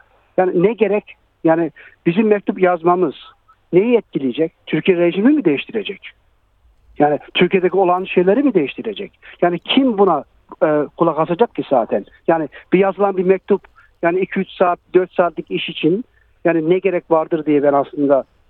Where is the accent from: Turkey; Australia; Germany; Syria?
Australia; Ben Türklüğümden gurur duyuyorum. Ben Türk'üm. Tabii burada doğup burada büyüdüm. Avustralya'nın Türk'üm ben.